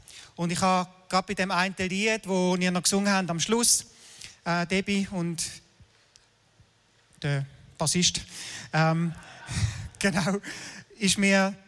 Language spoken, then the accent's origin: German; Winterthur, Zurich, Switzerland; born there; Am 7. Januar 1964 bin ich geboren in Winterthur.